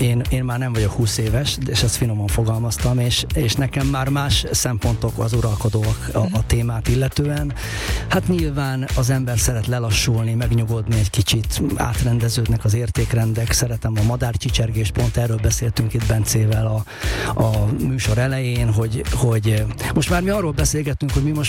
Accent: Budapest, Hungary; bár én Budapesten nőttem föl, meg sokan, de most már nem Budapesten élünk

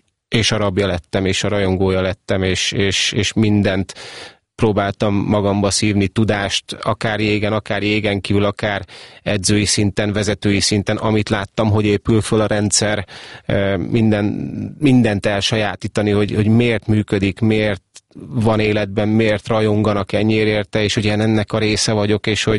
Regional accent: Hungary; megérkeztem magyarként, fogalmuk se volt a csapattársaknak semmi, hogy hol van Magyarország

